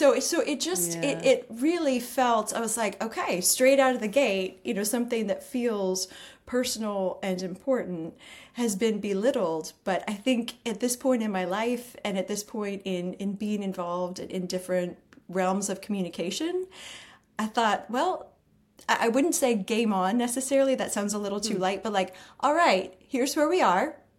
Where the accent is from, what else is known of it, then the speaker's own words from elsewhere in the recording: Texas, United States; I grew up in Texas. I grew up in a really red spot.